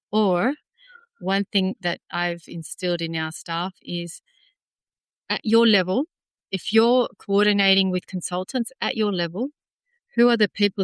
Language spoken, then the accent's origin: English; Wollongong, New South Wales, Australia; I grew up in Wollongong.